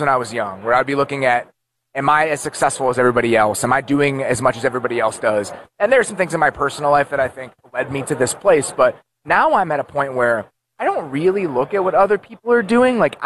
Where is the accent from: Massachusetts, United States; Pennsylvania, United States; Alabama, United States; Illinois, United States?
Illinois, United States; Chicago; You know, I grew up in Chicago, in the Chicagoland area. On Sundays at noon.